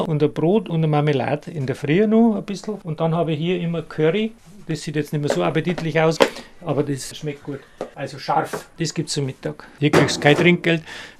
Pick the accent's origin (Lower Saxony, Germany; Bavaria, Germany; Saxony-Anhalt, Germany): Bavaria, Germany; Oberstdorf; weil ich war im Winter in Oberstdorf, da wo ich herkomme aus dem Bundesland